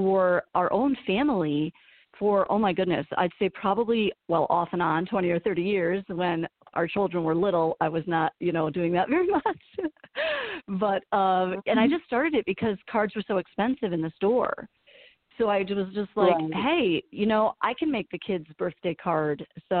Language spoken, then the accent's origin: English; New York, United States; But I'm originally from New York State, and Etsy's based in New York